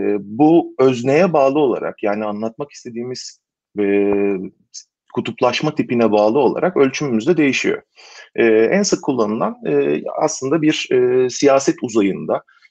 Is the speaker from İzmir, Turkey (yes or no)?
yes; İzmir, Turkey; ben İzmirli olarak sorunuza cevap vermeden evvel